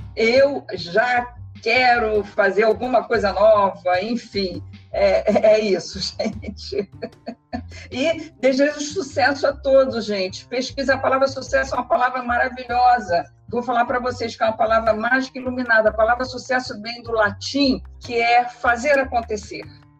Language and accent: Portuguese; Vitória, Espírito Santo, Brazil; nesse calor da minha ilha, Vitória, Espírito Santo, eu sou capixaba da Gema